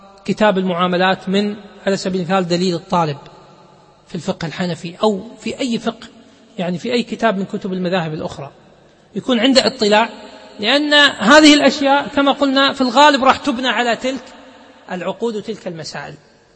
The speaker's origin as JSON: {"language": "Arabic", "country": "Kuwait", "said": "يمكن عندنا بالكويت 100 فلس، يمكن عندكم هنا بريال قطري تقريبا"}